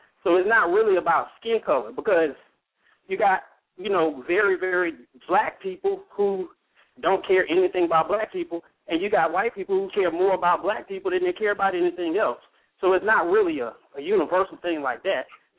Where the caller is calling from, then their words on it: Atlanta, Georgia, United States; Atlanta, Georgia.